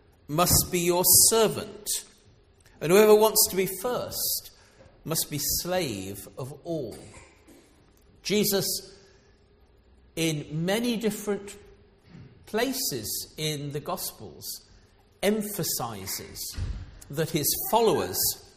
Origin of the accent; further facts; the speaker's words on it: Foleshill, West Midlands, United Kingdom; I was born and brought up in Foleshill, so I'm a local lad.